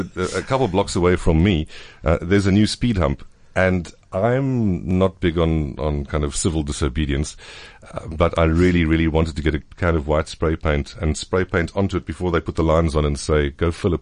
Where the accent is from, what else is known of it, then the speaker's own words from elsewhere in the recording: Queenstown, Eastern Cape, South Africa; Okay, yeah, well, I'm from originally from Queenstown. I'm born in Queenstown, so I also know cold.